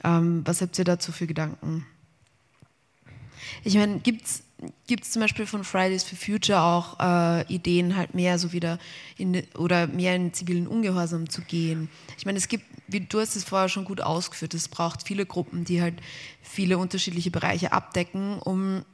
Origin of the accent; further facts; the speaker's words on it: Austria; Bei uns in Österreich